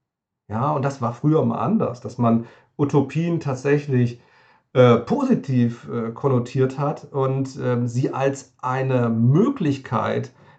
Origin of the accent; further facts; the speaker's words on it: Hesse, Germany; weil tatsächlich komme ich aus der Nähe von Wiesbaden